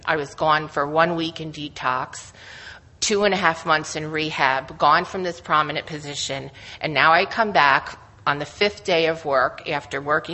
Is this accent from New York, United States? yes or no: yes; Hudson, New York, United States; I am an alcoholic. I am from Hudson, New York.